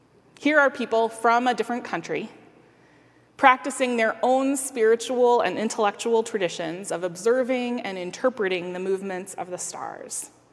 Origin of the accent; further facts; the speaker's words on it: Japan; It may have been shaped by growing up in Japan